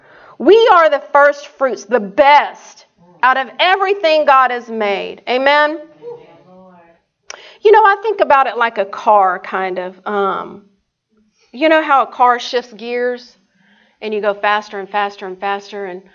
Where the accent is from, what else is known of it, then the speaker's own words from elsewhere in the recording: the South, United States; accent: southern; My southern accent's coming out now.